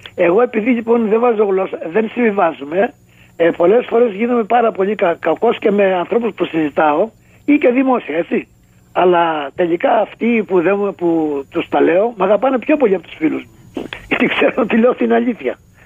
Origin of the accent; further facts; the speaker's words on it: Greece; now in United States; Και μπορώ να πω ότι πάμε καλά, αλλά πάμε καλά μόνο σε εμάς που ήρθαμε από την Ελλάδα και οι οποίοι κάθε μέρα αραιώνουμε, ξέρεις.